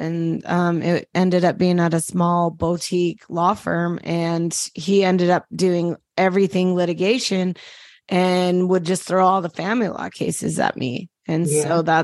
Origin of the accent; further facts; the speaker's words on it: Utah, United States; now in Dallas, United States; I am from Utah, even though I live in Dallas now.